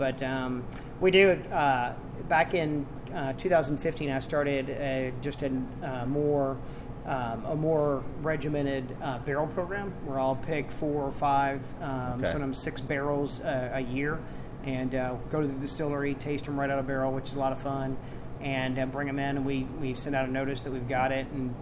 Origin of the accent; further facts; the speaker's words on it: Louisville, Kentucky, United States; also born or lived in Houston; I'm from Louisville originally, but I've been gone for a long time, and came back